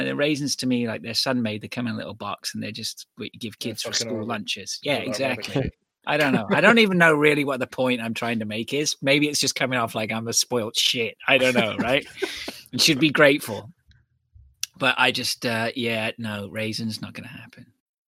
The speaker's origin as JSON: {"language": "English", "country": "Canada", "tie": "born or raised there", "said": "I was born in the New World, right? I was born in Canada in the 70s, like when, you know what, like I grew up on hamburgers and chocolate chips and cake and good stuff, right?"}